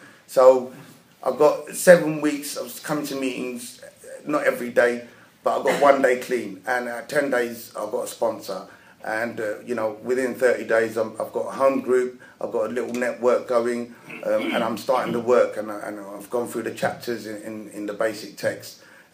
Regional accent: Barking, London, United Kingdom; born there; now in Ilford, United Kingdom; I was born in 1969 in Barking, and there was a lot of NF around, if anyone can remember.

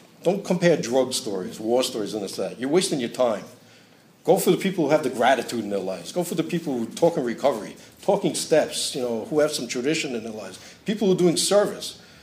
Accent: Brooklyn, New York, United States; accent: Brooklyn; If you don't understand my Brooklyn accent, sorry.

